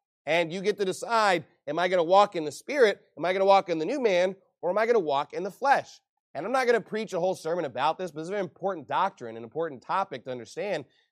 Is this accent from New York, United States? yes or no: yes; New York, United States; Now, I know that's the sin in Texas, but, you know, forgive me, I'm from New York, all right?